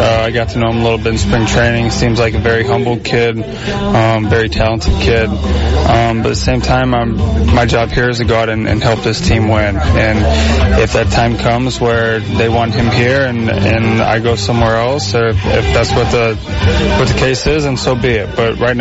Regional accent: Florida, United States; also born or lived in Chicago; Yeah, I was born in Chicago, but I grew up most of the time in Florida, and I'm really enjoying my time here, and I like the city a lot.

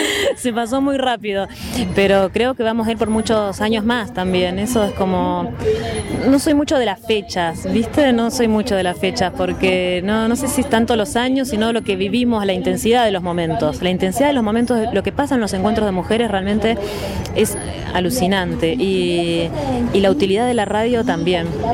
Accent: Mar del Plata, Buenos Aires Province, Argentina; de Mar del Plata

